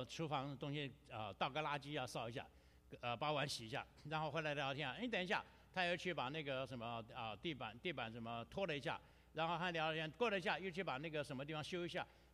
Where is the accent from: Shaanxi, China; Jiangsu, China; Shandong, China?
Shandong, China; 反正我山东人，你要怪去怪山东去